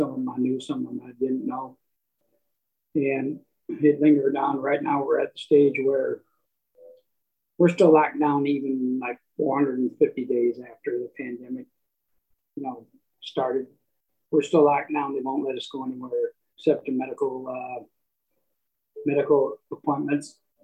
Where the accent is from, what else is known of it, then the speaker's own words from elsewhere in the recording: Dallas, Texas, United States; I'm from Texas, Dallas, Texas. I got injured in Michigan in a water accident, and my brother lives down the street, so he could help me out some.